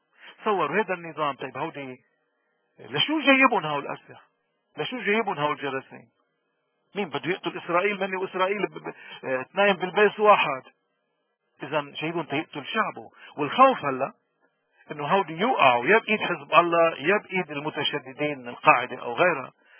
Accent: Lebanon; وشوفوا نحن كلبنانيين كيف هذا الوضع بينعكس علينا لما بنحمل جواز لبناني وبنروح على أي بلد بالعالم.

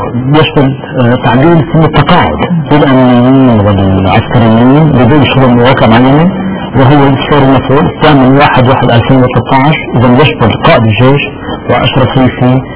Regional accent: Lebanon; أنا لبناني أنا لبناني أنا لبناني

